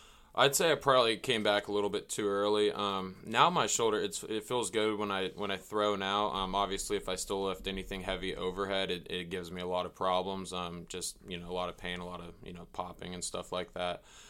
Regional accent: Jenks, Oklahoma, United States; So grew up, went to Jinx High School, played baseball, football, a little bit of hockey growing up.

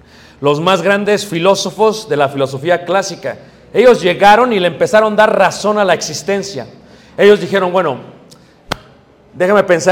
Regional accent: Mexico City, Mexico; yo crecí en Ciudad de México

